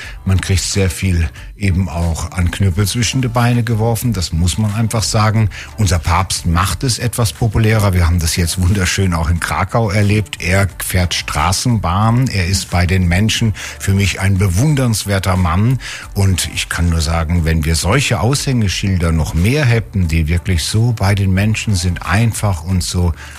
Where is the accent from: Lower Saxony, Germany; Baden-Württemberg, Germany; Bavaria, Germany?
Lower Saxony, Germany; Emsbüren; Ich komme ja aus Norddeutschland, aus dem Emsland, aus Emsbüren. Und da war die Welt noch in Ordnung, katholisch und so weiter und so fort. Und da war man Ministrant.